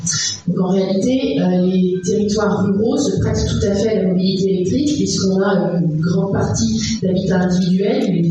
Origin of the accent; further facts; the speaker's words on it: Saint-Étienne, Auvergne-Rhône-Alpes, France; moi je viens de Saint-Étienne, de venir de Saint-Étienne à Clermont-Ferrand